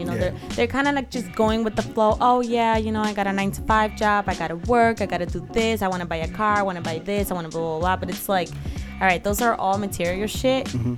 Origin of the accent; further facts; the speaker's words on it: Dominican Republic; Like, you know, I'm from the Dominican Republic.